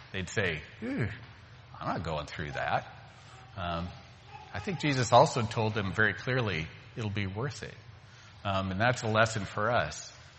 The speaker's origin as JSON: {"language": "English", "region": "Arkansas", "country": "United States", "tie": "born or raised there", "said": "I grew up in Arkansas for a while as a kid, so I saw this firsthand."}